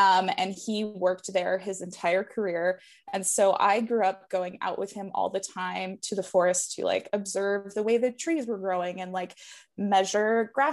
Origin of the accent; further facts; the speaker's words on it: New Mexico, United States; So I grew up, like I said, in southern New Mexico in a pretty rural part of the state.